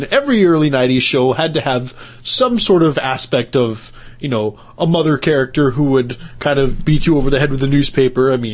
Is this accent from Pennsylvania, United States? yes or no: yes; Philadelphia, Pennsylvania, United States; As the old saying goes, you know, I'm not angry, I'm from Philly.